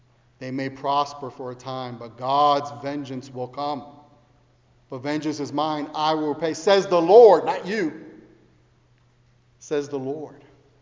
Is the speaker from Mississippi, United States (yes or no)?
no; New York City, New York, United States; I still remember growing up in New York City.